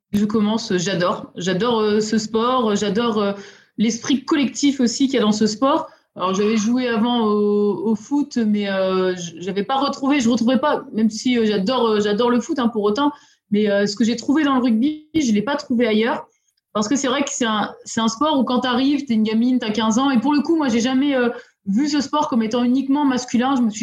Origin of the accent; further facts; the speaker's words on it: northern France, France; moi je viens du nord de la France, c'est pas une région où le rugby est le sport national.